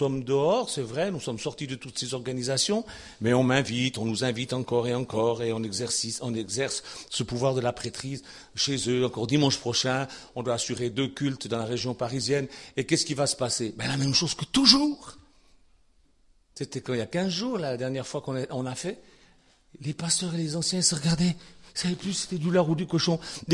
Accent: Switzerland; C'est pourquoi, moi, ça, je suis suisse. Au début, j'étais pas dans mon pays ici, donc ça marchait super bien.

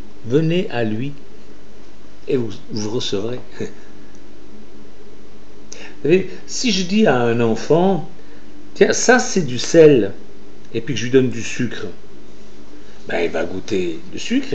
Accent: Switzerland; pas moi parce que je suis suisse, mais vous, les Français, là, vous allez aller voter.

